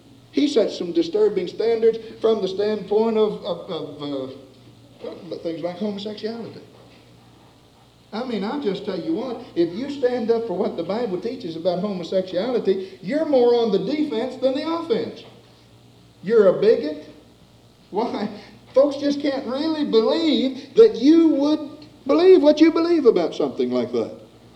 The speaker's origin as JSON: {"language": "English", "region": "West Virginia", "country": "United States", "tie": "born or raised there", "said": "I guess I grew up in West Virginia and I knew you had to be careful where you stepped."}